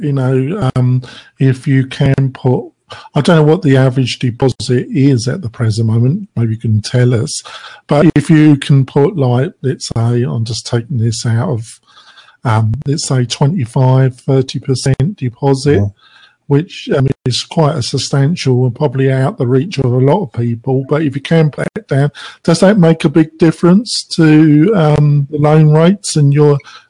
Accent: United Kingdom; now in United States; obviously you can tell by my accent, I'm not originally American. I am an American-British joint citizen and I own property in Britain.

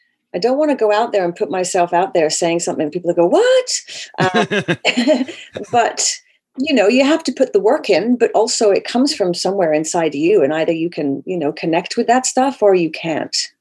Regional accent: United Kingdom; moved away as an adult; also born or lived in Vancouver, California, United States; Well, I was raised in the United Kingdom. And when I was 18, because my father still lived in Vancouver, I always had this sort of, you know, very cool thing to be able to say, I'm going to live in Canada for a year.

